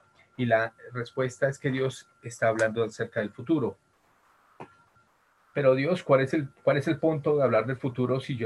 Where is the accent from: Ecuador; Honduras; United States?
United States; En mi país, cuando el doctor Fauci habla, la gente lo escucha.